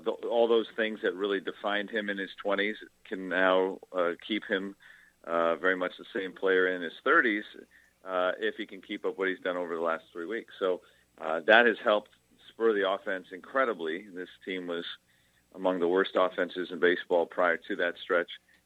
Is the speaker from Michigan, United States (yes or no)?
yes; Detroit, Michigan, United States; I grew up a Penguins fan, even though I grew up in Detroit.